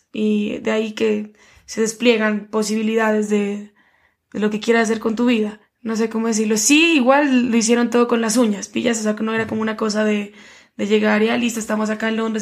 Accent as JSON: {"language": "Spanish", "town": "Pasto", "region": "Nariño", "country": "Colombia", "tie": "born or raised there", "said": "mi infancia en Pasto fue muy divertida. Yo creo que tuve una infancia muy linda, muy, muy linda."}